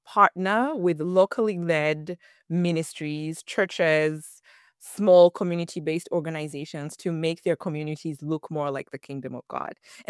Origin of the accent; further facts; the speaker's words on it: Kampala, Central Region, Uganda; moved away as an adult; now in Phoenix, United States; I'm originally from Uganda in East Africa. And so I consider Uganda, Kampala home. I also consider Phoenix, Arizona home.